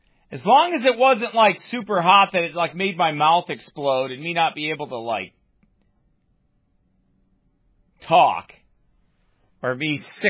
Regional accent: Canada; I'm Canadian.

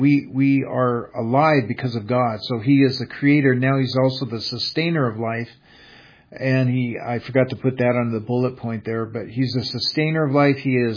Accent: Seattle, Washington, United States; born there; I was born in Seattle, Washington. I didn't have a say of where I was going to be born.

